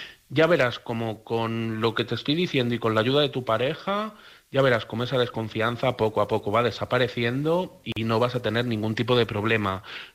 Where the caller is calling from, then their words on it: Madrid, Community of Madrid, Spain; de Madrid